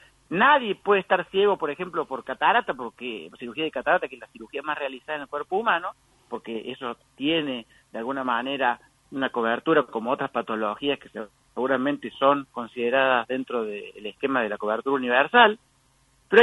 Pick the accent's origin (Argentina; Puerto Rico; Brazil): Argentina; Córdoba; incluso no le gusta mucho a mis amigos de Buenos Aires, yo soy de Córdoba